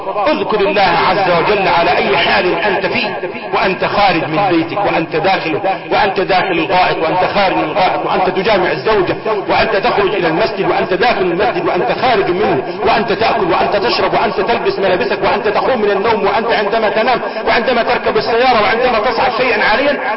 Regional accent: Egypt; بلدنا مصر

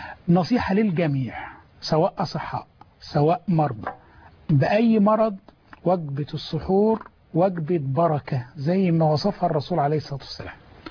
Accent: Egypt; زي ما احنا بنعمل عندنا في مصر هنا

